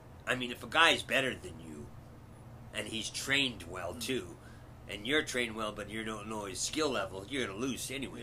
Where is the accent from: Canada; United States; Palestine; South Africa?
Canada; Vancouver, British Columbia; I was from Vancouver, but I was living in Calgary